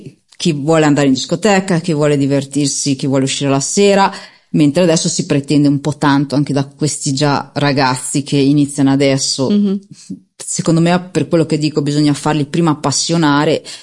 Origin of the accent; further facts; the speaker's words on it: Fezzano, Liguria, Italy; io poi sono nata e cresciuta a Fezzano, quindi il palio l'ho sempre vissuto anche da bimbetta